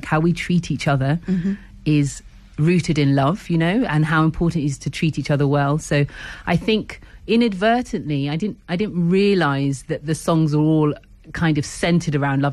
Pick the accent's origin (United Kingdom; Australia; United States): United Kingdom; London; South Africa, I guess, as a South African culture was probably more central to me than British culture, even though I grew up in London.